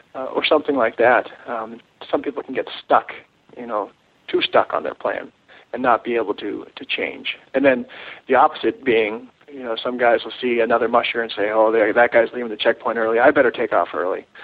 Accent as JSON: {"language": "English", "town": "Anchorage", "region": "Alaska", "country": "United States", "tie": "born or raised there", "said": "You know, we weren't into dog mushing, but it was just something you did growing up in Anchorage."}